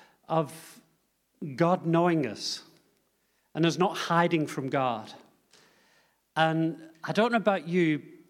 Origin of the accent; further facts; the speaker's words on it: England, United Kingdom; Maybe it's because I'm English.